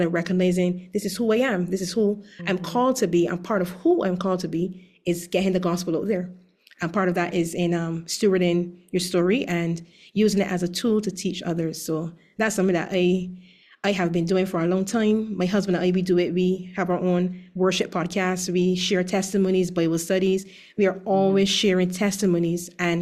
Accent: Barbados; Well, I would have mentioned in the beginning that I'm from Barbados

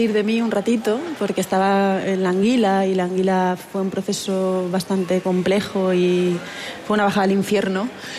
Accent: Valencia, Valencian Community, Spain; Valencia, que es mi tierra, que es una tierra de contrastes, hay mucha luz, hay mucha oscuridad

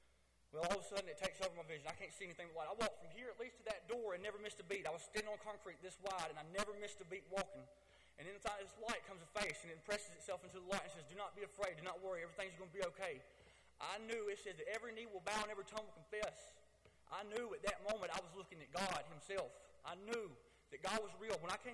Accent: Griffin, Georgia, United States; I'm from Griffin, Georgia. I was born December 8th, 1986. I'm 27 years old. Growing up, I lived in a broken home.

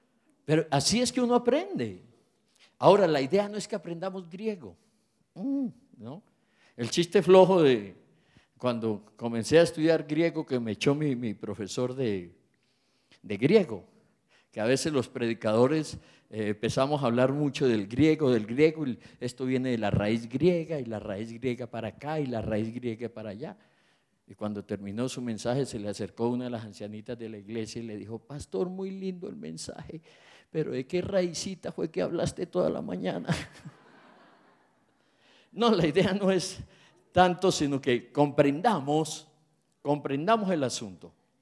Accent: Pamplona, Norte de Santander, Colombia; now in Bogotá, Colombia; Yo soy hombre de pueblo. Yo nací en Pamplona Norte de Santander, un pueblito pequeño con pinta de ciudad, hermoso. Y cuando yo pasé mi adolescencia en Pamplona, para mí el mundo era Pamplona.

